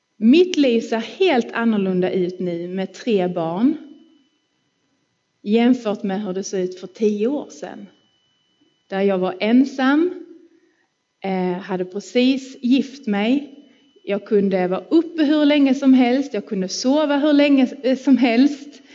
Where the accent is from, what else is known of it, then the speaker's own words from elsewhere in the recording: Tollarp, Skåne, Sweden; jag stod i EFS missionshus i Tollarp där jag är uppvuxen.